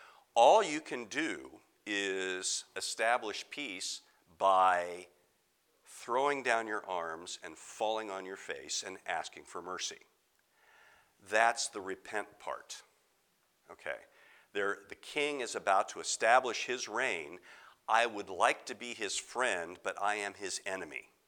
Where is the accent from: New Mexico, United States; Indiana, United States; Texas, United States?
Indiana, United States; I have lived in hills. I'm from Indiana, so this is a very familiar landscape